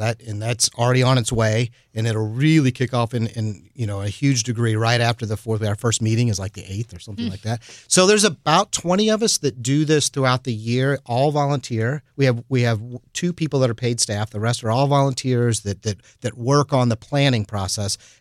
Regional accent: St. Louis, Missouri, United States; Give them that experience that we all had growing up in St. Louis.

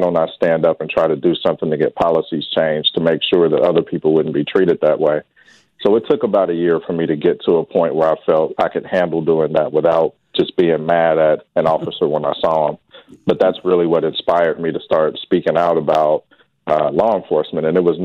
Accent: Wichita, Kansas, United States; Yeah, so I grew up here in Wichita. Actually, most of my life has been in District 1, first around 15th and Fountain, and now over by Wichita State.

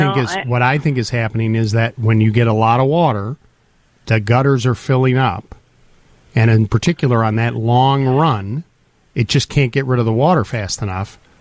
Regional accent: Highwood, Illinois, United States; also born or lived in Highland Park; I grew up in Highland Park in Highwood, and we went to Highwood, which I have not been back to Highwood in a long time. When I was a kid, I ran up and down those streets all the time

